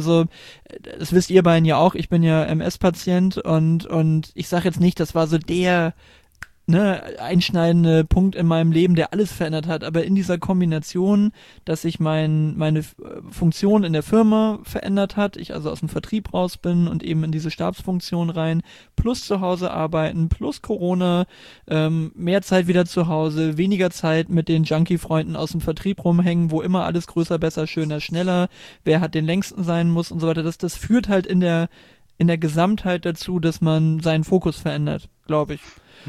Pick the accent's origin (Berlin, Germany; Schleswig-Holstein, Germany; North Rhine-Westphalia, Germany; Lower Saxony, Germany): Lower Saxony, Germany; Cuxhaven; also born or lived in Belgium; dann habe ich wieder Abi gemacht, da wo ich geboren bin, also wo ich die ersten 6 Jahre war in Cuxhaven, bin dann nach Hamburg zum Studieren, bin dann nach Oldenburg gezogen, habe da knappe 3 Jahre in der Wohnung gewohnt